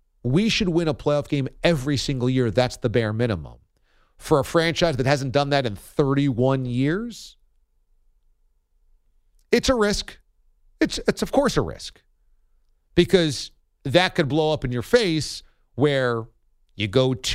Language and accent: English; Akron, Ohio, United States; I'm not just around here because I'm from Akron.